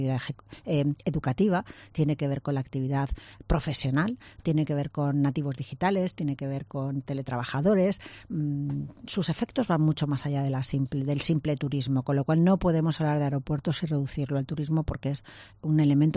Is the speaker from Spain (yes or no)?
yes; Alicante, Valencian Community, Spain; porque sabéis que yo soy alicantina y que yo vivo aquí y que conozco perfectamente esta ciudad.